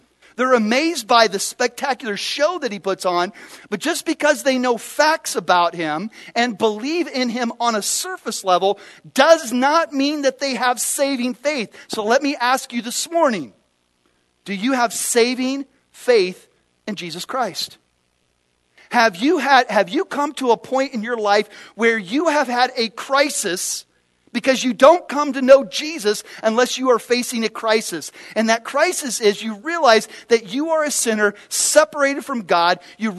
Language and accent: English; Phoenix, Arizona, United States; I'm from Phoenix, Arizona, so we had rattlesnakes, you know, all over the place.